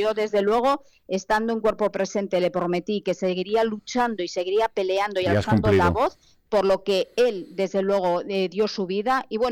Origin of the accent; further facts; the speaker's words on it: Basque Country, Spain; porque en mi tierra, en el País Vasco, jamás ha existido un conflicto